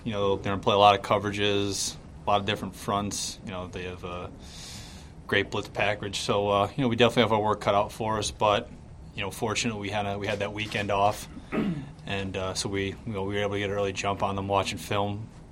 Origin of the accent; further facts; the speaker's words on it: East, United States; I grew up in the East my whole life, so I'm used to playing in the cold weather.